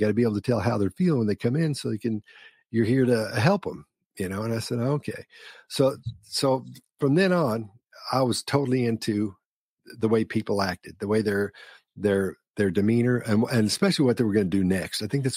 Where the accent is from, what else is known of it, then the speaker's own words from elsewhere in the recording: Oak Ridge, Tennessee, United States; also born or lived in Louisa, Kentucky; In Oak Ridge, Tennessee. But we're talking about when I was a little kid, we lived in Louisa, Kentucky, tiny little town up in the mountains of Kentucky.